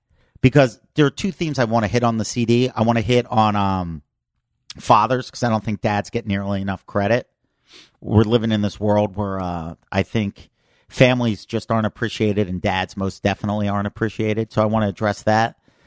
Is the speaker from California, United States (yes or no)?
no; Pennsylvania, United States; And, bro, I grew up in suburbs of Philly. I grew up on